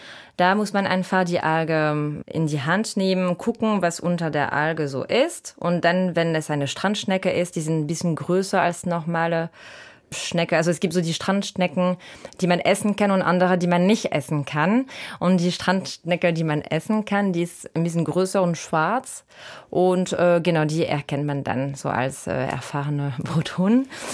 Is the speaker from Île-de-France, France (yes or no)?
no; Morlaix, Brittany, France; also born or lived in Carantec; ich bin in Morlaix aufgewachsen und auch in Carantec. Also im Sommer waren wir in Carantec, das ist im Nord Finistère, also an der absoluten Spitze der Bretagne und ganz, ganz nördlich.